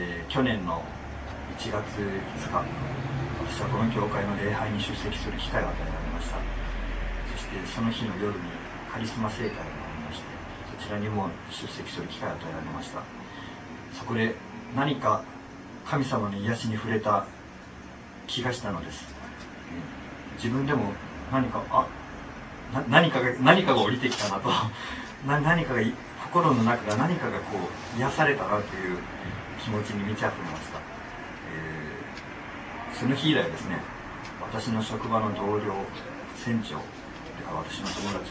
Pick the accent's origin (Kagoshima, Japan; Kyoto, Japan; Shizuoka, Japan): Kagoshima, Japan; 鹿児島県、まあ、鹿児島県育ち